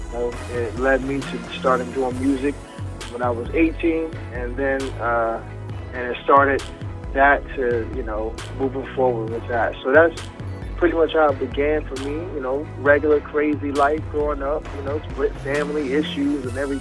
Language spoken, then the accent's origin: English; Fayetteville, North Carolina, United States; also born or lived in Connecticut; I'm originally from North Carolina, Fayetteville, North Carolina. So my mom and pops, they divorced when I was like 3. So my pops moved to relocated to Connecticut.